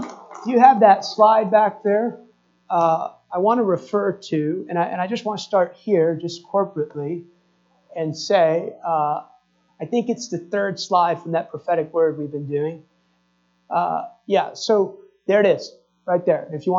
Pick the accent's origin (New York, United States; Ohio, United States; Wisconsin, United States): New York, United States; I grew up outside New York City, so you understand that humor.